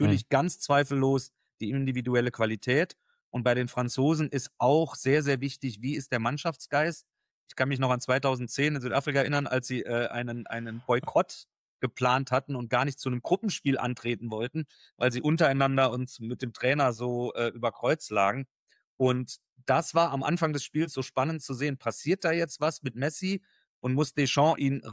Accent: Saarland, Germany; born there; als gebürtiger Saarländer

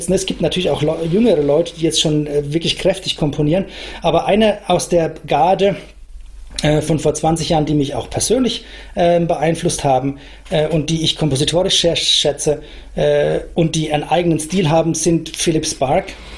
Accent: Nuremberg, Bavaria, Germany; Und als Nürnberger, da denke ich mir doch schon eher so ein, ja, eher reservierte Haltung.

